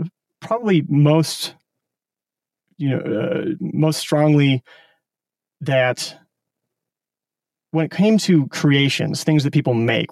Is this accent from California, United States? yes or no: no; Omaha, Nebraska, United States; I grew up in Omaha, Nebraska. So kind of a suburban upbringing, actually at the end of a 1/8 mile long dead end street on top of a hill.